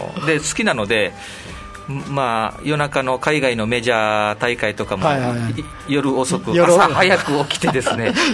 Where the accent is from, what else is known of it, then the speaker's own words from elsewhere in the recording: Itoman, Okinawa, Japan; 出身はですね、糸満市ですね。